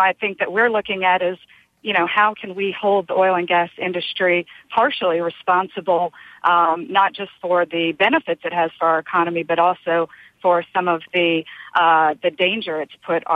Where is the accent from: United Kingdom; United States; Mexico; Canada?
United States; New Orleans, Louisiana; So, yeah, I'm from New Orleans, and we just passed the eight-year mark of Hurricane Katrina